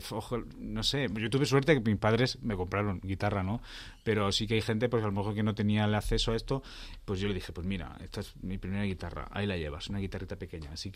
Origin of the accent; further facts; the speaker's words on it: Valencia, Valencian Community, Spain; born there; Yo nací en Valencia, pues bueno, tengo la tradición del Mediterráneo, que es muy rica